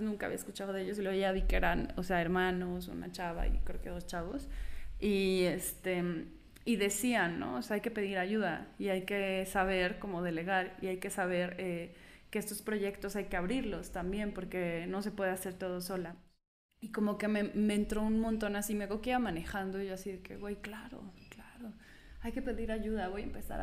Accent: San Luis Potosí, Mexico; now in Mexico City, Mexico; Vengo de San Luis. Yo pensé que San Luis era cerrado y luego llego a Ciudad de México, que se supone que es otro pedo, y pues no.

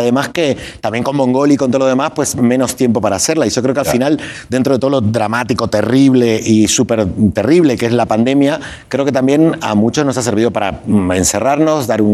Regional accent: Argentina; Yo vengo de Argentina, mis abuelos eran de La Pampa, que no da al mar, pero del sur de La Pampa, que es frontera con lo que es la Patagonia.

